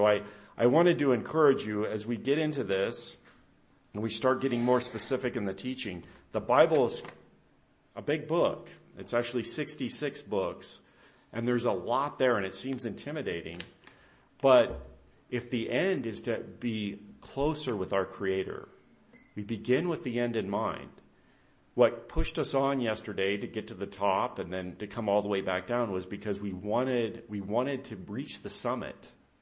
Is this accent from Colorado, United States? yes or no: yes; Colorado, United States; We're from Colorado. You might think, well, we've got higher mountains.